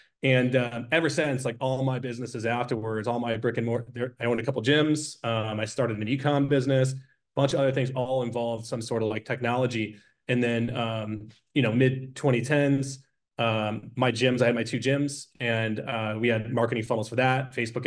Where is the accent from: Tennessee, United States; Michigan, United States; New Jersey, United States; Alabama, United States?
Michigan, United States; Detroit; Like I grew up in Detroit working on cars.